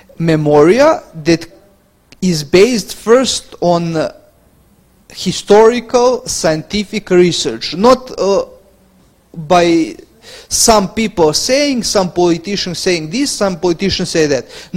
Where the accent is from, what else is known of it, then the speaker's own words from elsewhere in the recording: Serbia; English is a second language; We are from Serbia and we can.